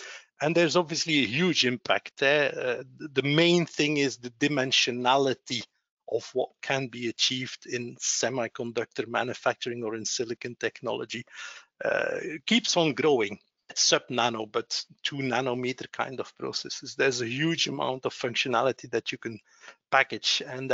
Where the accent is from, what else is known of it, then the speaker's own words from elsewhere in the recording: Flanders, Belgium; in the region where I grew up in Flanders